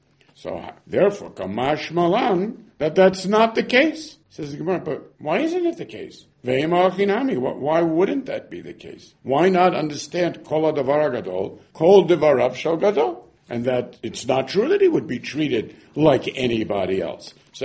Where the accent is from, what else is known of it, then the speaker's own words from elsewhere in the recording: England, United Kingdom; We're English over here.